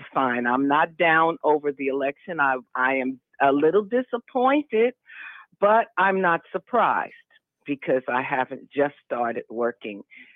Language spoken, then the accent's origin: English; New York City, New York, United States; moved away; I'm sorry, I come from New York City, so you know, I guess it would be, Puerto Ricans is a whole different thing they in New York. So I don't know how they've changed now. I've been here over 40 years.